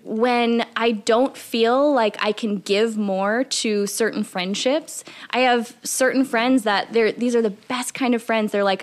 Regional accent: Midwest, United States; But it's to know that, and we're both from the Midwest.

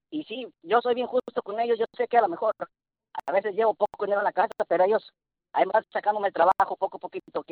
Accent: Mexico; mi chila morena como todo mexicano.

